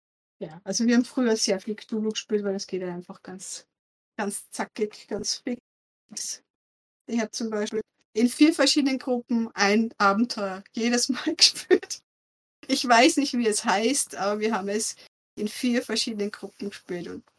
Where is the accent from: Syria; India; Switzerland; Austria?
Austria; bin ich aus Österreich und mein Mann ebenfalls.